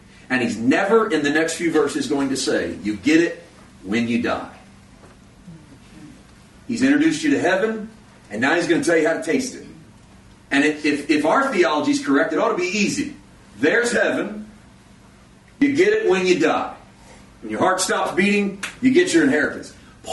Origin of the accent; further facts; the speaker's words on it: Missouri, United States; now in Castaic, United States; I got a little orange tree in my backyard in Castaic. I've never had an orange tree in my life. Born and raised in Missouri.